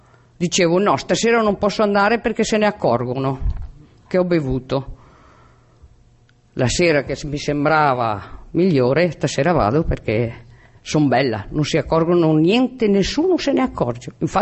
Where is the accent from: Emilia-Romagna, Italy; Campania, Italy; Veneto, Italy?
Veneto, Italy; appartengo al gruppo Città di Bassano in Italia, in Veneto. Non si sente neanche che sono veneta, vero? Pochino.